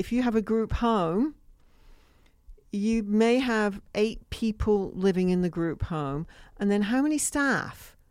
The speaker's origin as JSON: {"language": "English", "region": "England", "country": "United Kingdom", "said": "Because obviously I'm English, which is why I sound funny."}